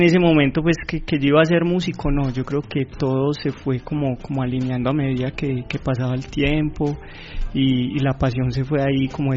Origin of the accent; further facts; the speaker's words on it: Medellín, Antioquia, Colombia; Red de Escuelas de Música de Medellín, en la Escuela de Música de Moravia. Y que fue pues como mi barrio natal. Ajá. Y allí me crié